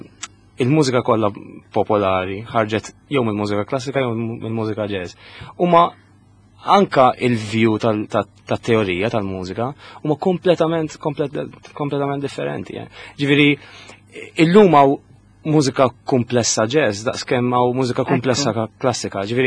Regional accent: Cospicua, Southern Harbour, Malta; Aħna jiena ġeneralment minn Bormla. Born Lisi, papa minn Birgu, ġifieri aħna minn hemmhekk. Mbagħad pratikament immuvjajna il-pjeta.

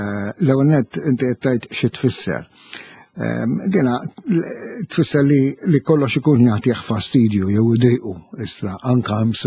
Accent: Gudja, South Eastern Region, Malta; però jiena xi 5-6 snin ilu smajtha minant raħli naħa tal-gudja minn għalija

